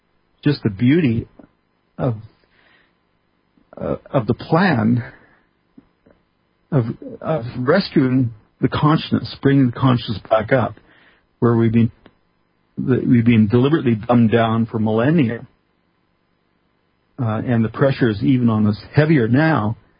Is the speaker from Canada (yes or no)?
yes; Canada; Oh, I'm being very Canadian.